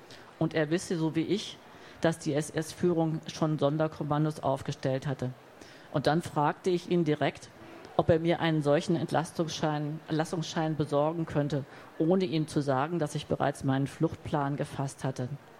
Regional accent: Cologne, North Rhine-Westphalia, Germany; Der eine war ein Genosse aus Köln am Rhein, meiner Heimatstadt.

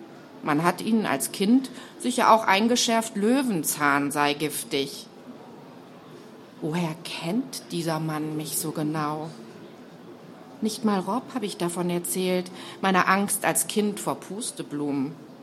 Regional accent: Southern Germany, Germany; Wir sind beide in Süddeutschland aufgewachsen, Doppelhaushälften in der Provinz.

